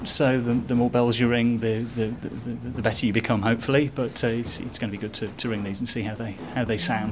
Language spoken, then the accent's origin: English; Haworth, Yorkshire and the Humber, United Kingdom; I ring in Yorkshire. So my hometown is Howth, which the bells there were rung for one of the Bronte sisters' weddings, I believe.